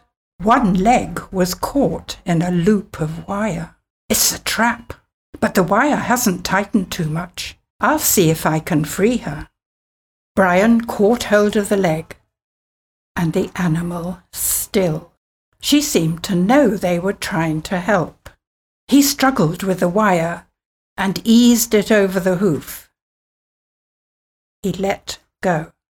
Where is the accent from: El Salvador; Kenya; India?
Kenya; Nakuru, Rift Valley; my hometown was in Nakuru, a town in the Rift Valley, and it nestled at the foot of a volcano, an extinct volcano